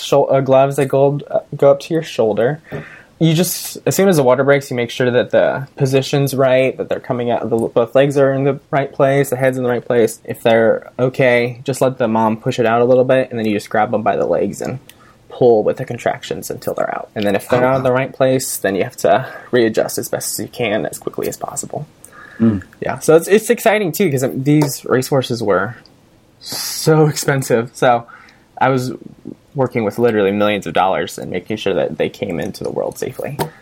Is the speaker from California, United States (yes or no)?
yes; Sacramento, California, United States; now in Bay Area, United States; So I grew up in Sacramento, but now I'm in the Bay Area.